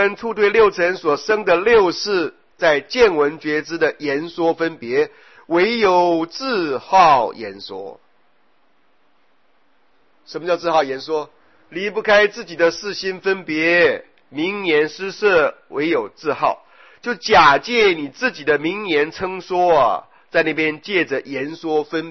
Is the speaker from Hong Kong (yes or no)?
no; Taiwan; 如是种类，我是台湾人，如是种姓， … 如是饮食，我喜欢吃面食，如是领纳，若苦若乐，我算是比较积极的，可是常常有忧郁的感受，我今年呢52岁